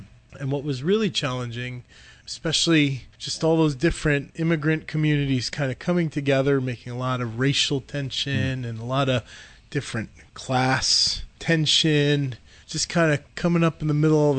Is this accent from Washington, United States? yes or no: no; Connecticut, United States; Well, I grew up in Eastern Connecticut, and the thing about the New England states is it used to be the place where innovation rested.